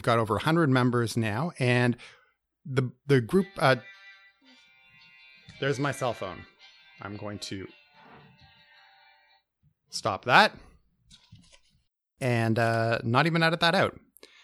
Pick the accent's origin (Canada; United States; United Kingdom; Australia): Canada; Toronto, Ontario; And this year, we're all getting together in my hometown of Toronto.